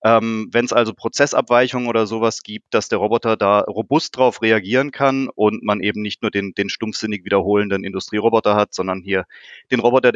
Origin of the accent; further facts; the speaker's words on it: Karlsruhe, Baden-Württemberg, Germany; Mein Background, ich komme hier aus Karlsruhe